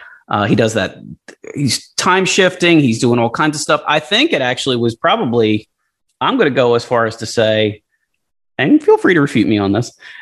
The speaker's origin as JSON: {"language": "English", "town": "Philadelphia", "region": "Pennsylvania", "country": "United States", "tie": "born or raised there", "said": "Growing up in Philadelphia, they played the hell out of that song."}